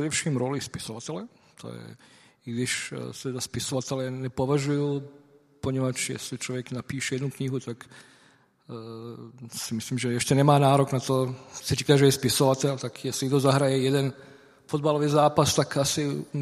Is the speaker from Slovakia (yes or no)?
no; Bosnia & Herzegovina; Czech is a second language; now in Czech Republic; jsem původem, jak jsem říkal, z Bosny a Hercegoviny, už skoro 30 let žiju v České republice, ale ještě pořád se považuji tak za člověka, který má minimálně dvě vlasti